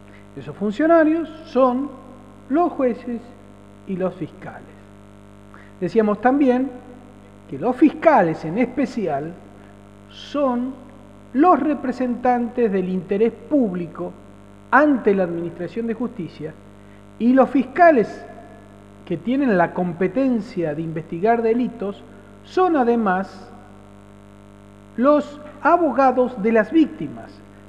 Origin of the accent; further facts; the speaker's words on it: Argentina; qué hacemos como argentinos para cumplir nuestra obligación de controlar a nuestros mandatarios